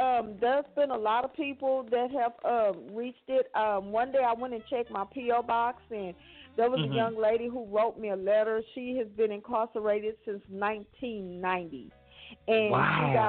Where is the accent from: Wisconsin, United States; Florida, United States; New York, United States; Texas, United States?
Texas, United States; Fort Worth; I'm from Fort Worth, Texas. I was born and raised in Butler Housing Community.